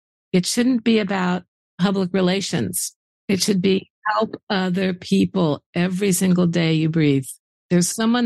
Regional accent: Indiana, United States; I didn't get any education about civil rights growing up in Indiana.

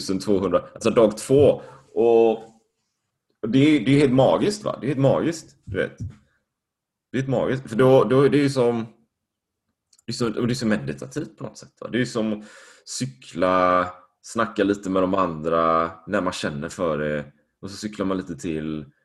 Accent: Sweden; moved away; also born or lived in Spain; Med dels att få perspektiv till hur gjorde jag när jag var hemma i Sverige. Men också hur folk lever här nere.

